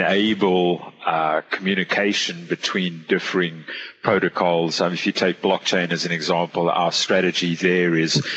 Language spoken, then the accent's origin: English; South Africa; I'm from South Africa originally.